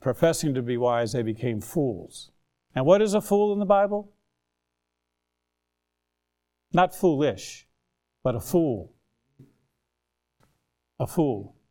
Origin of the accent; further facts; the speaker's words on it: United States; Look, as an American, as a former military officer, my wife was too, and our parents were involved in previous wars